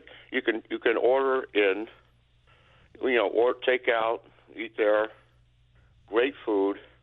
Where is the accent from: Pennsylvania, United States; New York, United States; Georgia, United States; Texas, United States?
New York, United States; Albany; born there; now in Colonie, United States; I was born in Albany.